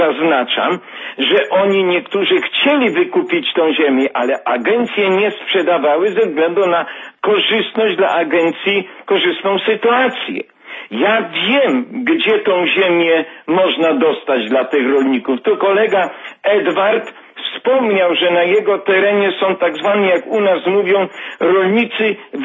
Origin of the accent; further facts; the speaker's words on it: Lubusz Voivodeship, Poland; pochodzę z powiatu Świebodzińskiego